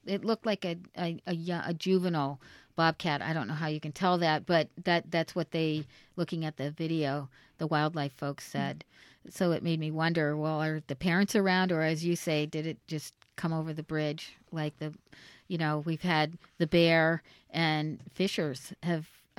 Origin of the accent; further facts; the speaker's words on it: California, United States; I grew up in California, and the bike paths were really, you know, they had them in place in the 70s.